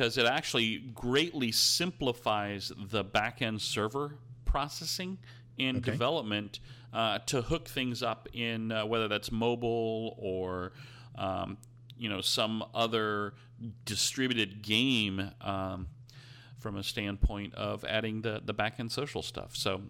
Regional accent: Germany; growing up in Germany, OPA is also the name for your grandfather.

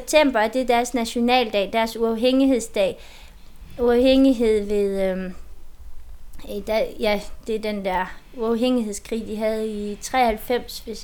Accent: Transnistria, Moldova; now in Denmark; fordi jeg var på ferie med min mand hjemme i Transnistrien.

